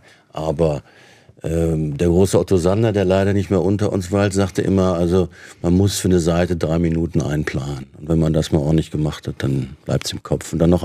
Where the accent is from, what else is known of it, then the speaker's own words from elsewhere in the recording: Frankfurt, Hesse, Germany; born there; Also ich bin in Frankfurt ja geboren